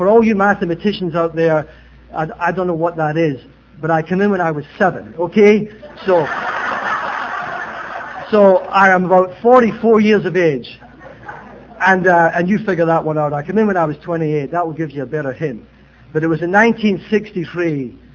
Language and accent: English; Glasgow, Scotland, United Kingdom; born there; But I was born in the Camlachia district of Glasgow, Scotland, big industrial town.